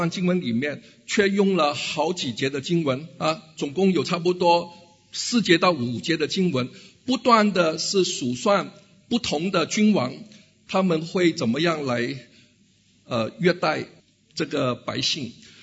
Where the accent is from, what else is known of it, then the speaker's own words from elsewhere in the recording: Hong Kong; 我们香港人叫贪污，中国大陆叫贪腐